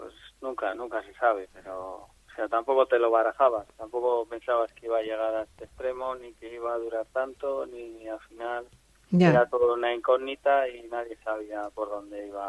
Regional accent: Amurrio, Basque Country, Spain; Pues soy de Amurrio

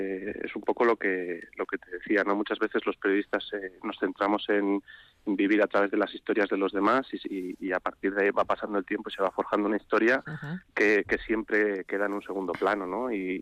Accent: Madrid, Community of Madrid, Spain; now in Basque Country, Spain; yo soy de Madrid y llevo ya 10 años conviviendo con los vascos

